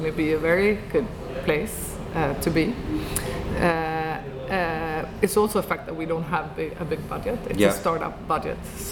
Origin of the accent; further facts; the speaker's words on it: Stockholm, Stockholm County, Sweden; English is a second language; I mean, I'm from Stockholm, I don't know how to raise a Londoner.